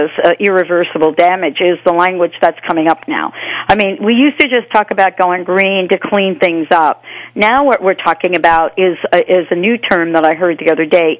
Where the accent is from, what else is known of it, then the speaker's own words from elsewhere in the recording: New York City, New York, United States; I mean, growing up in New York City, I know what it's like, to have or to visibly see, especially on the Jersey Shore, what pollution does